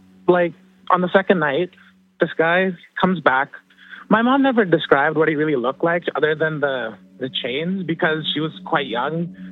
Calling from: Surrey, British Columbia, Canada; I'm calling from Surrey, BC, actually.

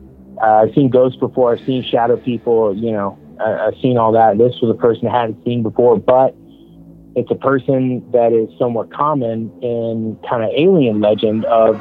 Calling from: Atlanta, Georgia, United States; from outside of Atlanta, Georgia.

